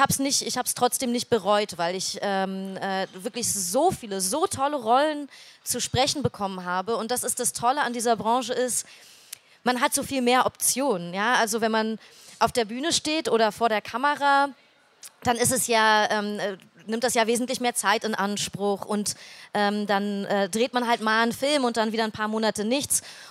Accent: Berlin, Germany; also born or lived in Rostock; Deswegen bin ich keine gebürtige Berlinerin, obwohl ich schon immer in Berlin gelebt habe.

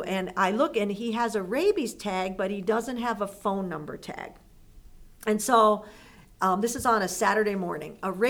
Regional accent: West Virginia, United States; I didn't grow up here, but I have come to really love this state flat as I feel that it is growing up in West Virginia.

